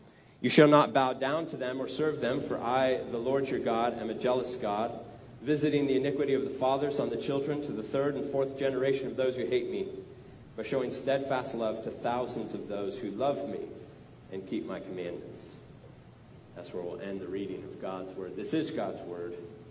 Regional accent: Phoenix, Arizona, United States; I grew up in Phoenix, Arizona, where everything is always bright and hot and dry.

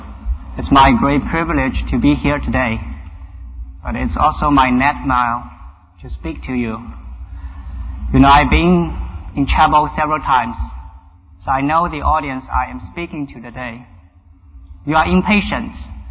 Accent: China; English is a second language; moved away; My life journey starts from a small and thriving city in China. I was born in China. I grew up in China, and I was trained to be a typical Chinese of my time. It means I was an atheist.

